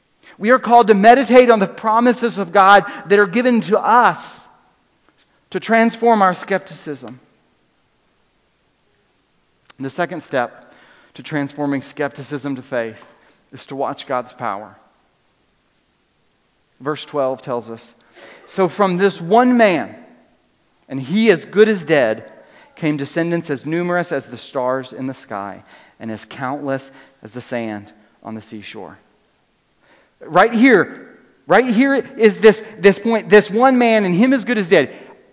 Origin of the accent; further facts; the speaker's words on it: the South, United States; accent: Southern; you can hear my accent. I'm from the South.